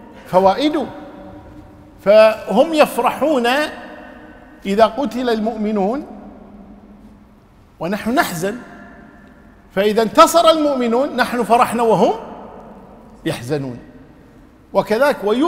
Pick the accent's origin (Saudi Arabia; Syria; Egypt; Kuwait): Kuwait; وذاك عندنا في الكويت تقول المرأة واخزياه